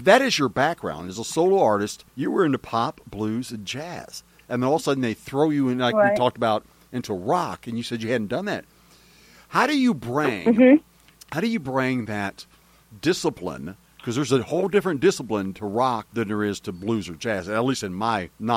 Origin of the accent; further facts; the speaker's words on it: Missouri, United States; I grew up with in Missouri with bluegrass, but also grew up with blues because, you know, St. Louis, Missouri was big bluesy.